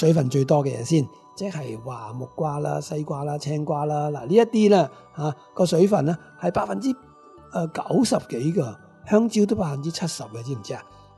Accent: Hong Kong; 我哋香港人食少一半嘅份量，差唔多。

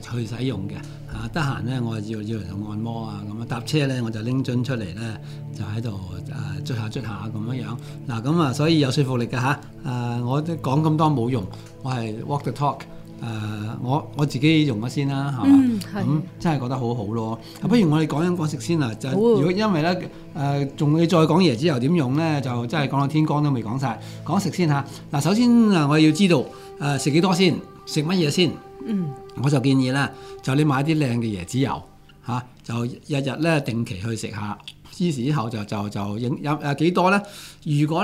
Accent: China; 好適合我哋中國人咧

